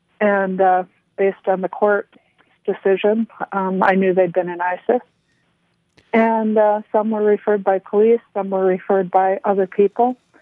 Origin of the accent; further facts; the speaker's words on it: United States; especially knowing that I'm an American